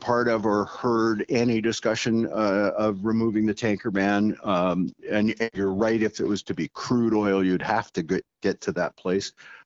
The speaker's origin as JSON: {"language": "English", "region": "British Columbia", "country": "Canada", "said": "there's no reason to believe that that we as British Columbians can't be world leaders in those kinds of projects."}